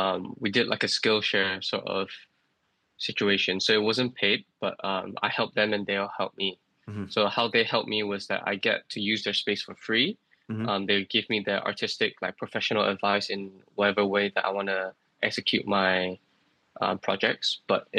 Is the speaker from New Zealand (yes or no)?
no; Singapore; I'm a Singaporean toy maker.